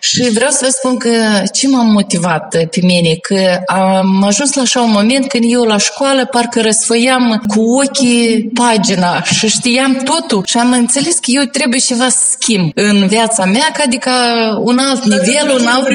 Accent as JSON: {"language": "Romanian", "town": "Gura Căinarului", "country": "Moldova", "tie": "born there", "said": "Și făceam naveta de la Gura Căinarului, fiindcă m-am născut în Gura Căinarului."}